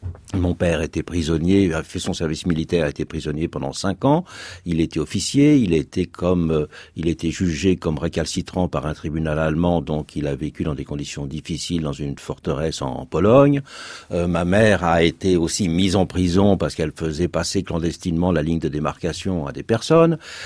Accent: Blois, Centre-Val de Loire, France; born there; mon enfance, je suis né à Blois, c'est une ville du centre de la France. Une ville moyenne.

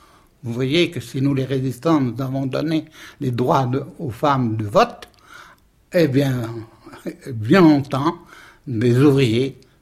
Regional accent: Magnac-Laval, Nouvelle-Aquitaine, France; born there; Je ne suis pas né à Limoges, oui. Je suis né à Manac-Laval.

